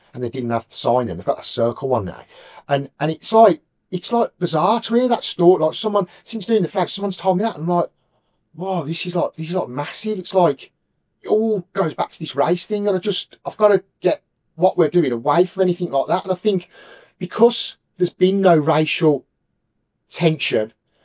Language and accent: English; England, United Kingdom; I'm a Christian. I'm from England.